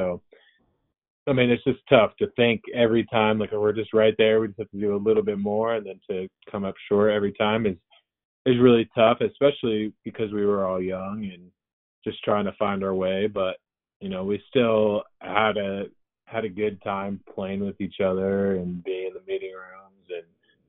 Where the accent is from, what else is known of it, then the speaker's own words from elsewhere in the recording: Oregon, United States; Yeah. Yep, we're both from Oregon.